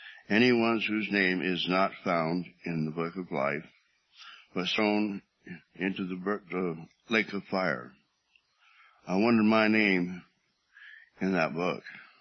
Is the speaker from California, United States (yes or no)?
yes; Oakland, California, United States; born there; I was born in Oakland. I have an older brother and a younger sister.